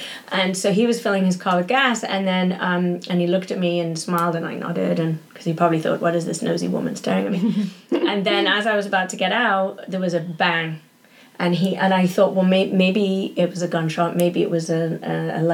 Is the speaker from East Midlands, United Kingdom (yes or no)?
no; Leeds, Yorkshire and the Humber, United Kingdom; So I grew up in Leeds, which is a really beautiful town in the north of England, in a region called Yorkshire.